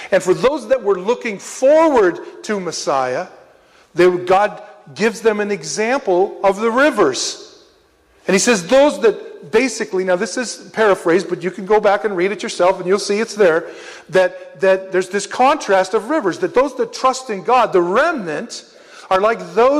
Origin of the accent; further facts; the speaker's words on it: United States; That's because we're American. We come from the West.